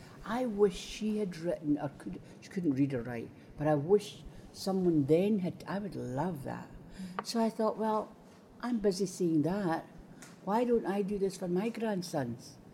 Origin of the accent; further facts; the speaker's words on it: Glasgow, Scotland, United Kingdom; I was born in 1941 in the Gorbals in Glasgow, Irish illegitimate.